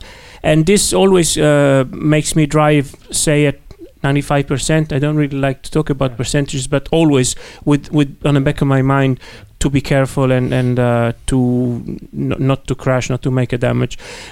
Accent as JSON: {"language": "English", "country": "Italy", "accent": "Italian", "second_language": "English", "said": "My Italian accent, I know."}